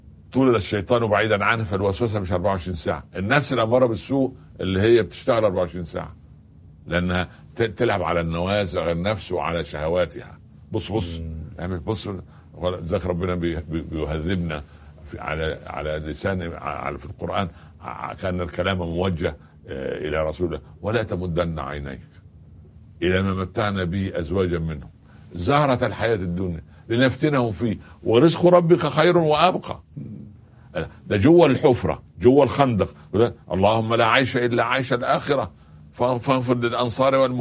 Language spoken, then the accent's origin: Arabic; Egypt; ده الفلاح عندنا في مصر